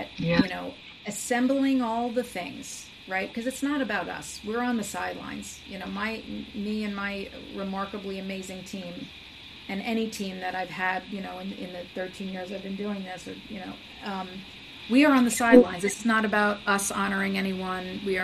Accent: New York, United States; and as a New Yorker, Grew up a Yankees fan.

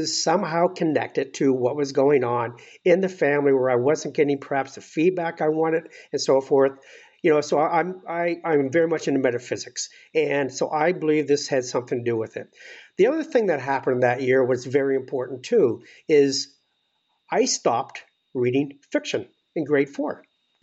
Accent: Halifax, Nova Scotia, Canada; So I grew up in Nova Scotia, Halifax, Nova Scotia, up in Canada. And I grew up in a very stable, very responsible family.

